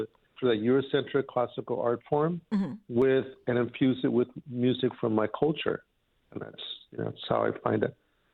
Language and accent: English; Los Angeles, California, United States; I grew up close to MacArthur Park, 3rd and Alvarado, a little west of downtown L.A.